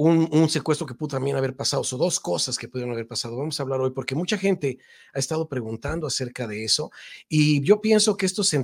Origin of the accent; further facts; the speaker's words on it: Ocotlán, Jalisco, Mexico; nosotros somos originarios de Ocotlán, Jalisco, en Guadalajara.